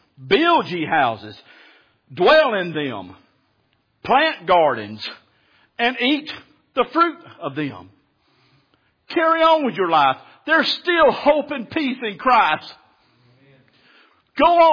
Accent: Alabama, United States; I'm from South Alabama, man. I'm telling you right now, this preaching I'm doing on these guns would not fly down there.

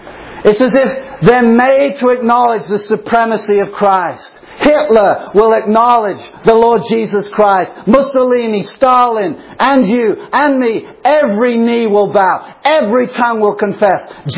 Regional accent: England, United Kingdom; I grew up in England

